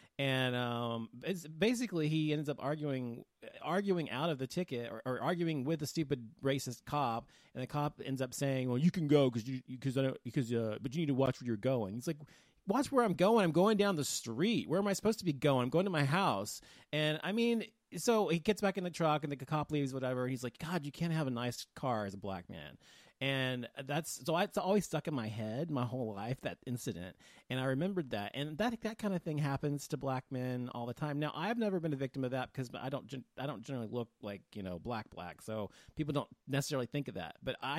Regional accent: United States; I said, "No, I'm not fucking Mexican. I'm fucking American.

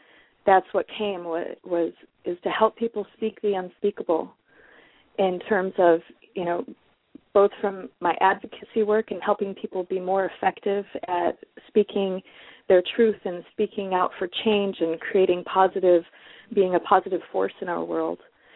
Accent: Detroit, Michigan, United States; I'm originally from Detroit, and Detroit people are often very outspoken, and so there is definitely part of that within the way that I was raised to be outspoken.

